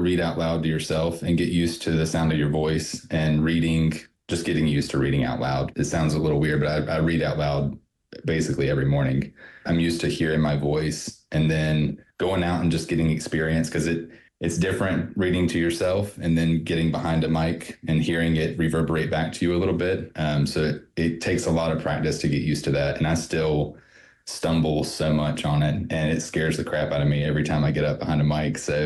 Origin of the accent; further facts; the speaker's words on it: North Carolina, United States; now in Black Mountain, United States; where I currently live in Black Mountain and where I grew up in Davidson County, which is closer to the Piedmont region of North Carolina.